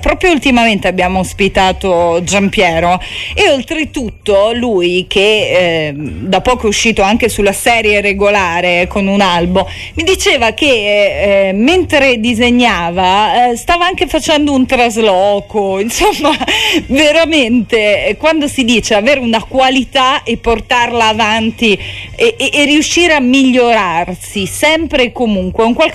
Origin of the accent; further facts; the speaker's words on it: Rome, Lazio, Italy; è scritto da un carissimo amico romano come me, lo devo dire, Alessandro Bilotta